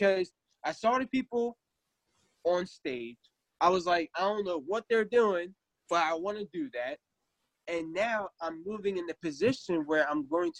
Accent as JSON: {"language": "English", "region": "New Jersey", "country": "United States", "said": "So I moved to Ohio, and I started working. I remember I'm from New Jersey. I came back to New Jersey. Now I moved to Ohio."}